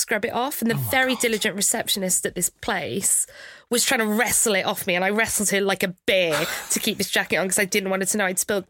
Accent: Cardiff, Wales, United Kingdom; And I never thought I'd leave Cardiff. So I'm from Cardiff.

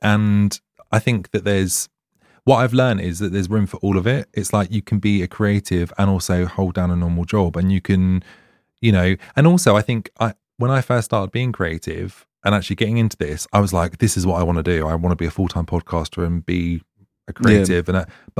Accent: East of England, United Kingdom; because I was involved in organizing a pride in my hometown.

